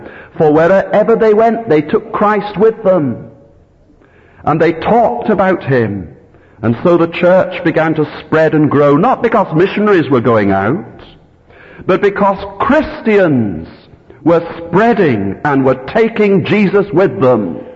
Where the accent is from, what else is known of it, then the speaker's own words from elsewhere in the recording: Arbroath, Scotland, United Kingdom; You know, the presbytery in my hometown of Arbroath arranged an elders conference many years ago